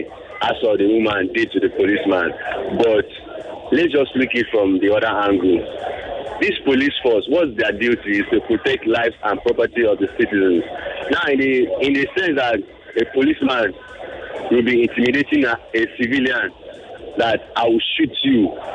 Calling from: Ijora, Lagos, Nigeria; I'm calling from Ijora.

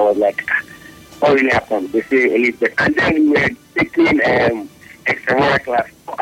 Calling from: Owerri, Imo, Nigeria; and I'm calling from Owerri.

